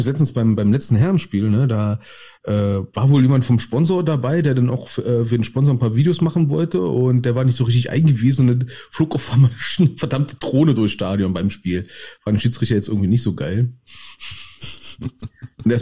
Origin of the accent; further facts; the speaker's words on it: Berlin, Germany; als Berliner